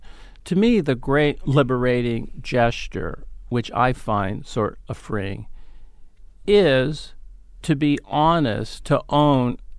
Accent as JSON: {"language": "English", "town": "San Francisco", "region": "California", "country": "United States", "tie": "born or raised there", "said": "You know, I grew up in San Francisco, and on, I think, KNBR, you know, they would have from 8 a.m. till 12 noon all the great stand-ups of that time"}